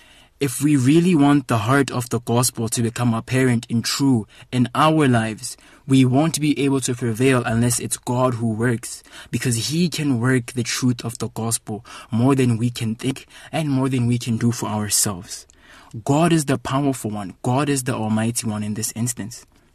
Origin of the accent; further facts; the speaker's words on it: Free State, South Africa; I am a resident of Welkom. I'm from the Free State, and Welkom is about an hour and 20 minutes north of Bloemfontein.